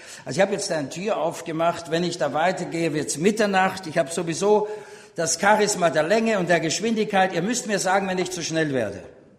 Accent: Vienna, Austria; moved away as an adult; now in Germany; Ich bin Österreicher, Wiener, die reden so breit. Meine Frau ist Schweizerin und seit 82 wohne ich in Deutschland

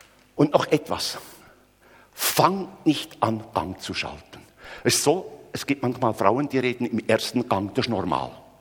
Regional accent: Bern, Switzerland; also ich bin ja ein Berner, etwas langsam

